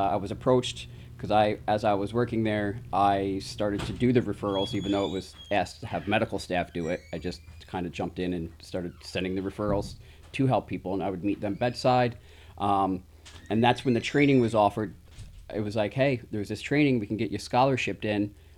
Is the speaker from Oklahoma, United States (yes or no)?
no; New York, United States; I grew up in Columbia County and history of substance use.